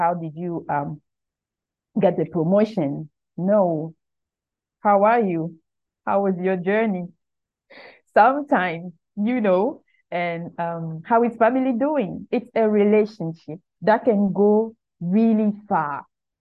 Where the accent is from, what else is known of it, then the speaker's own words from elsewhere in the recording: Gabon; and I am from Gabon.